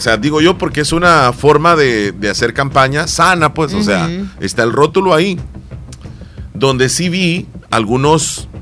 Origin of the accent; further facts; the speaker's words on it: El Salvador; Sí, somos salvadoreños